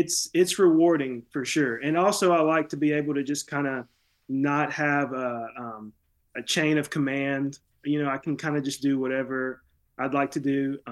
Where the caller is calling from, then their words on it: Tupelo, Mississippi, United States; I'm coming from Tupelo, Mississippi, which is the birthplace